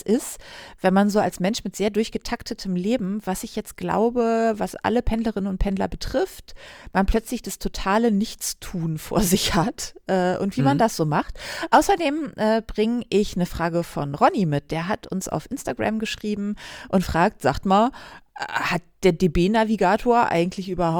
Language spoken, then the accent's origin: German; Hamburg, Germany; meiner Heimatstadt Hamburg